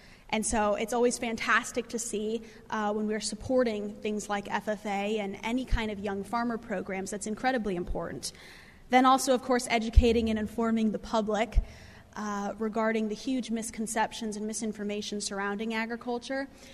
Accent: Nebraska, United States; I grew up in western Nebraska, the middle of seven children. My hometown's about 8,000 people, and I grew up around agriculture my whole life

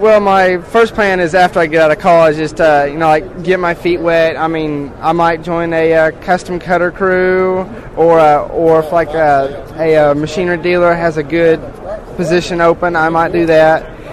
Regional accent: Howard, Kansas, United States; I'm from Howard, Kansas, in a small town farm with my parents. We grow corn, soybeans, and we do raise hogs.

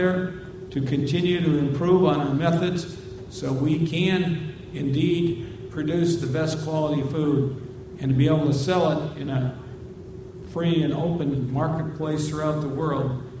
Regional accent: Iowa, United States; And I like to point out the fact that I grew up in North Central Iowa, where we have a lot of drainage districts and tile.

